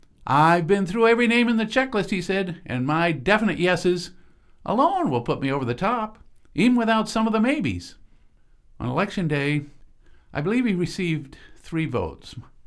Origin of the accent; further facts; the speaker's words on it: Dublin, New Hampshire, United States; Dublin, New Hampshire, my hometown